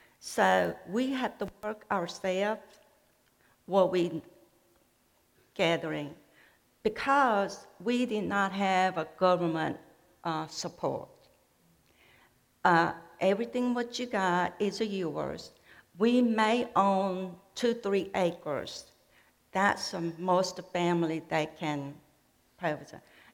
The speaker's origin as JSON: {"language": "English", "country": "South Korea", "tie": "born or raised there", "second_language": "English", "said": "So growing up in Korea, we never went out to the eat restaurant. And there's a poverty."}